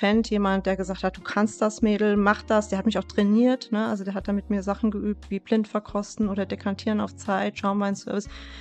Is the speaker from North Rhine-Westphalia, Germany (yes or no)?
no; Bad Camberg, Hesse, Germany; das ist jetzt, wo ich aufgewachsen bin, in Bad Camberg.